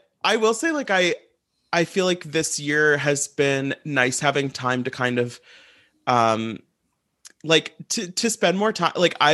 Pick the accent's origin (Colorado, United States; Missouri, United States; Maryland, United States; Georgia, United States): Missouri, United States; St. Louis; It actually is funny because I remember growing up in St. Louis, Jim Edmonds was a huge deal.